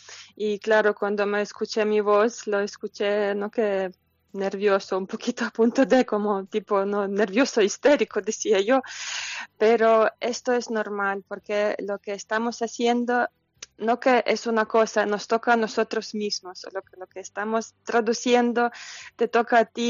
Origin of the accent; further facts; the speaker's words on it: Lviv, Lviv Oblast, Ukraine; Spanish is a second language; De Leópolis, Lviv.